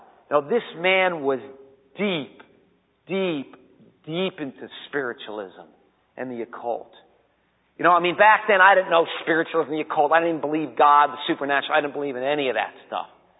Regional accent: Miami Beach, Florida, United States; And I said, well, I come from Miami Beach.

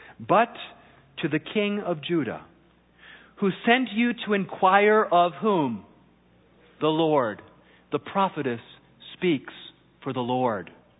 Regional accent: United States; born there; accent: German; first language German; Well, that's when we only spoke German at home, even though I was born here in the States. But I remember going to kindergarten and telling my parents after I came back being ridiculed for my German accent in English.

